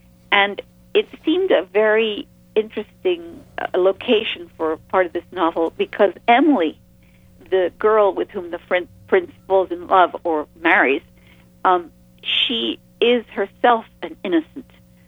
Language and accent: English; England, United Kingdom; I grew up in an England that was very different from the England that exists now.